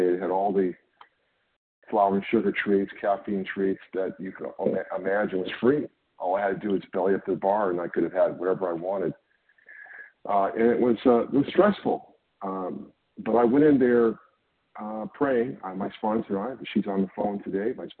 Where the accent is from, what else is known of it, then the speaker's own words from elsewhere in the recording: California, United States; I am from California.